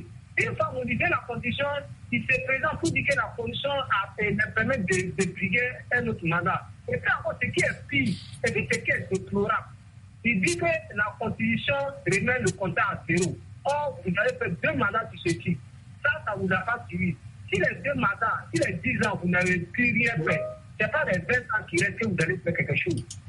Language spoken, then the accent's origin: French; Burkina Faso; Même chez nous, au Burkina, en 2015